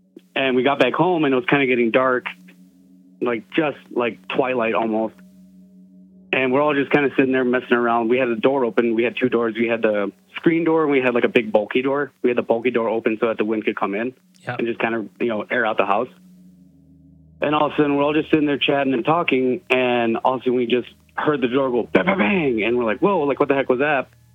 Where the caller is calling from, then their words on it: Stevens Point, Wisconsin, United States; I called last time. I'm from Stevens Point.